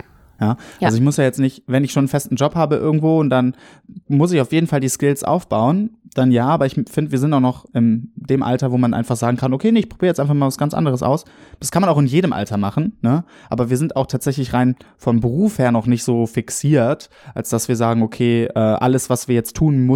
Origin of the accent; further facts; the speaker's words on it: Cologne, North Rhine-Westphalia, Germany; Es tut mir leid, Köln. Tut mir leid, meine Heimat.